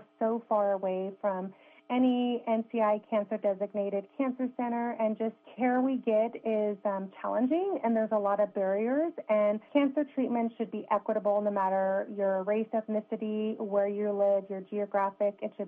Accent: Hoopa, California, United States; Growing up in Hoopa and a small Indian reservation in Northern California, just the health access. And then, you know, when I moved back, raising my kids

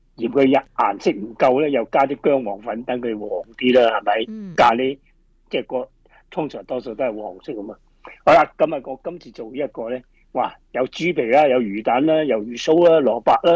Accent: Hong Kong

